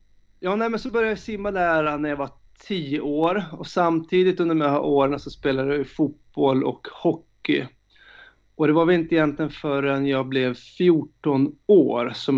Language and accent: Swedish; Borlänge, Dalarna County, Sweden; also born or lived in Boden; Jag är ju riktigt äkta norrlänning. Jag är ju född i Boden. Men jag flyttade ju därifrån när jag var drygt 3 år. Så jag har inte så mycket minnen därifrån. Så jag ser mig ju mer som en dalkar. Så jag flyttade ju till Borlänge.